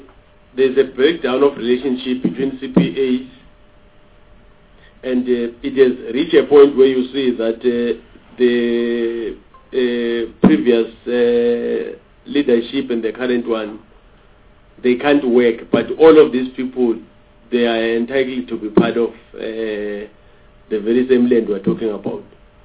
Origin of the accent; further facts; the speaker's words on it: Mpumalanga, South Africa; let me use Mpumalanga because I'm from Mpumalanga